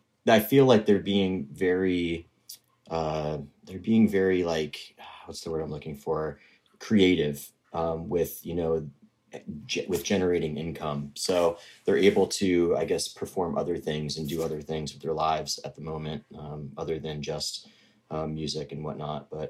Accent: Connecticut, United States; also born or lived in San Diego; now in Fort Edward, United States; So I grew up in Connecticut. My wife grew up in Fort Ann, New York

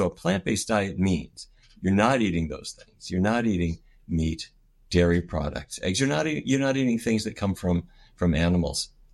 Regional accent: North Dakota, United States; I grew up in the Midwest in North Dakota of the United States.

